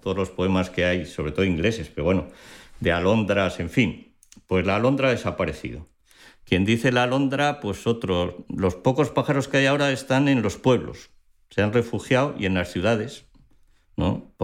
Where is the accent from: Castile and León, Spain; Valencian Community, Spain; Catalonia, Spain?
Castile and León, Spain; mi pueblo está en una zona de Soria que tiene menos densidad de población que el Sáhara.